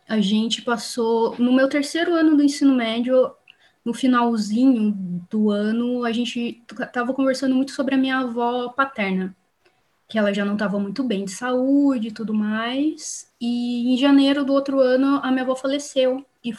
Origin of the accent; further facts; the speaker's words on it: Taubaté, São Paulo, Brazil; moved away as an adult; now in Berlin, Germany; eu sou do interior de São Paulo, Taubaté. Eu tenho 31 anos e estou aqui em Berlim agora há 2 anos.